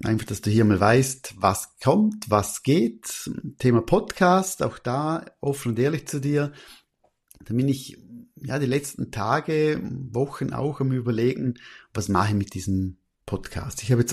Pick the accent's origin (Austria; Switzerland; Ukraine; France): Austria; Ich bin ja Österreicher, also von dem her, aber trotzdem arbeite ich nur oder tendenziell nur in der Schweiz.